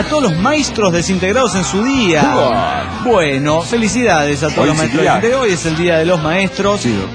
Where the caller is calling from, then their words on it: Coacalco, State of Mexico, Mexico; Soy … de Coacalco, Edomex.